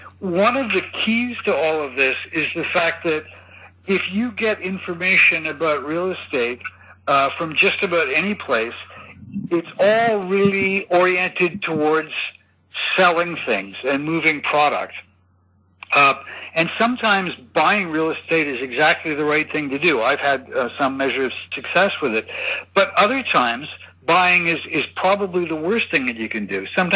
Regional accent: Canada; also born or lived in Tokyo, Japan; now in Hong Kong; I am originally from Canada. I lived in Tokyo from 1989 till 1992, and I've been here in Hong Kong ever since.

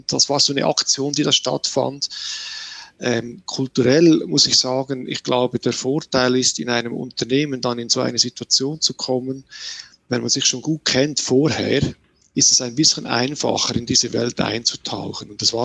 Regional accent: Switzerland; Bei uns in der Schweiz nehmen wir das ein bisschen lockerer.

